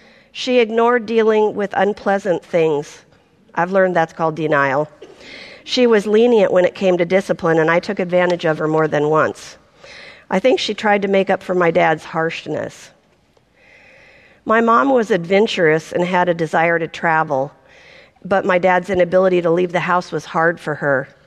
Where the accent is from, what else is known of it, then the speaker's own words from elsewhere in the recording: Portland, United States; I was born in Portland. I grew up near the airport, and I lived in the same house until I got married at 18.